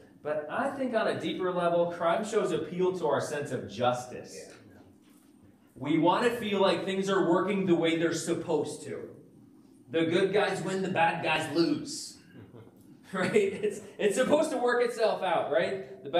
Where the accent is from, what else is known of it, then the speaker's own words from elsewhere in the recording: Vermont, United States; I grew up in Vermont. It does not stay this cold in Vermont.